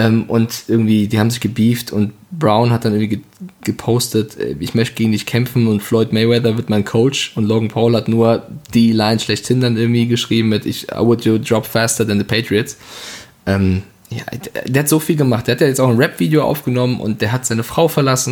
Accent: Frankfurt, Hesse, Germany; würde man in Frankfurt sagen, ich bin aus Frankfurt.

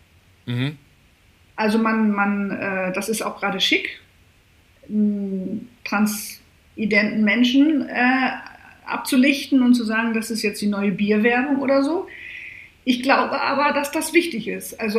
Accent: Hamburg, Germany; Ich komme ja auch aus Hamburg

